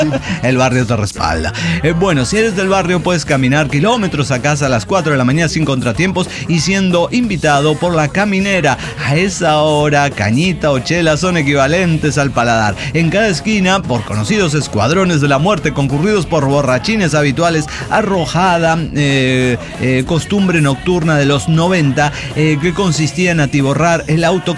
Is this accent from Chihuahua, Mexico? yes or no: no; Acapulco, Guerrero, Mexico; now in Ecatepec, Mexico; por lo que decidí radicarme en este municipio, Ecatepec. Entonces, así como yo llegué desde Acapulco a Ecatepec.